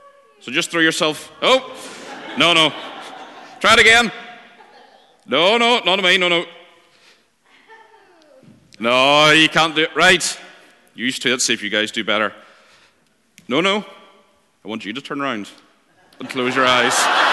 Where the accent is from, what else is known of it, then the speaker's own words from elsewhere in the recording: Northern Ireland, United Kingdom; accent: Northern Irish; As you might have guessed, I'm not quite from Shetland, or indeed from Scotland, but I assure you I do speak English, it's just Northern Irish.